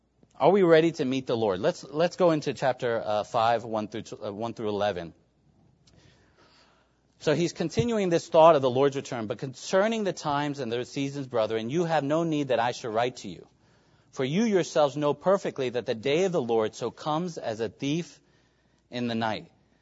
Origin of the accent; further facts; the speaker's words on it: New York, United States; now in Apex, United States; I'm not here from New York by chance. I know I'm not in here in Apex, in Morrisville, by chance.